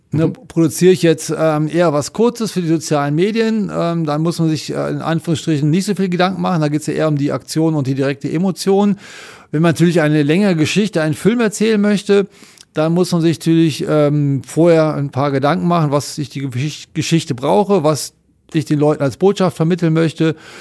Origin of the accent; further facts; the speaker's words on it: North Rhine-Westphalia, Germany; now in Raubling, Germany; ich wohne in Raubling, das ist schon im Inntal, Landkreis Rosenheim, aber aufgewachsen bin ich im Rheinland zwischen Düsseldorf und Köln. Also bin eine rheinländische Frohnatur.